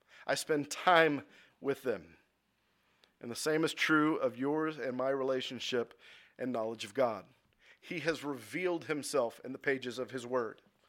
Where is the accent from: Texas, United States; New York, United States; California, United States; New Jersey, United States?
Texas, United States; Katy; also born or lived in San Marcos, United States; The same thing happens here in my hometown. I've lived in Katy my entire life, except for the time that I went to San Marcos for a short period of time.